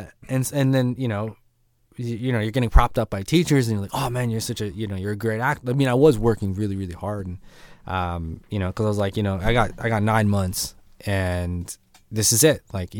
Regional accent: Calgary, Alberta, Canada; also born or lived in Brandon / Edmonton; now in Winnipeg, Canada; No, I'm actually from Brandon. I was born in Brandon, raised in Calgary, and then for a little while I lived in Edmonton. And then since then, I've been kind of bouncing around quite a bit until I found Winnipeg.

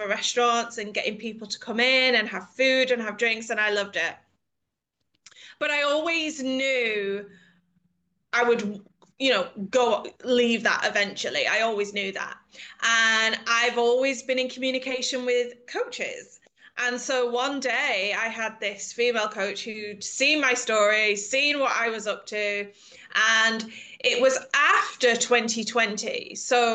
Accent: England, United Kingdom; now in Spain; I'm from England, but I live in Spain now.

